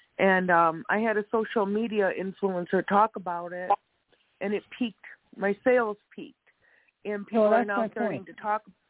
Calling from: Wisconsin, United States; I'm in Wisconsin right now.

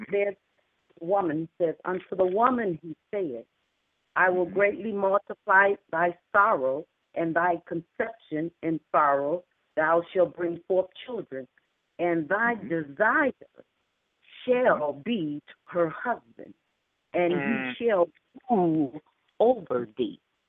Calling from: Stone Mountain, Georgia, United States; I'm calling from Stone Mountain, Georgia.

